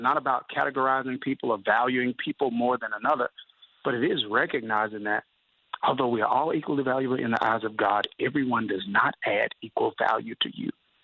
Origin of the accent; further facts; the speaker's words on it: Kilmichael, Mississippi, United States; I'm from Kilmichael, Mississippi. So that's a small town in Mississippi. I'm sure most people haven't heard of it.